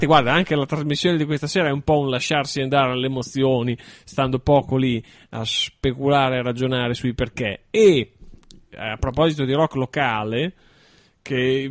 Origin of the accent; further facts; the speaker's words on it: Emilia-Romagna, Italy; proprio perché c'è siamo romagnoli